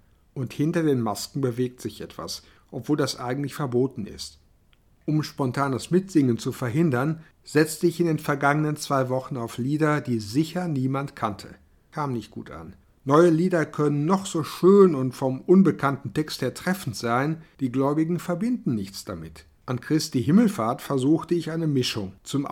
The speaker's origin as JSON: {"language": "German", "region": "North Rhine-Westphalia", "country": "Germany", "said": "Als Westfale und Boomer, der ich bin"}